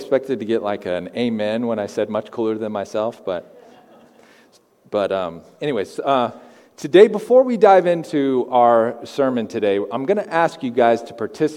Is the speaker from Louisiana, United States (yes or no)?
no; California, United States; moved away; A few years ago, about 7 years ago, my family and I, we relocated here from California.